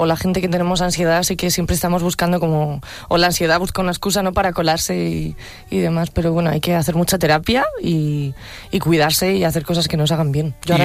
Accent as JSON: {"language": "Spanish", "town": "Orbaneja del Castillo", "region": "Castile and León", "country": "Spain"}